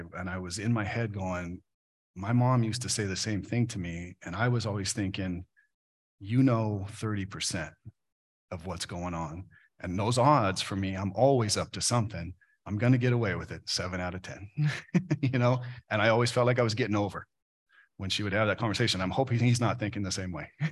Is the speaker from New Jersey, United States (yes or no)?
no; Cut Bank, Montana, United States; also born or lived in Anaheim; I was born in Southern California to high school parents who didn't marry. And my mom got married when I was five, and we moved from Anaheim to Cut Bank, Montana, which is a town of 3,000 people.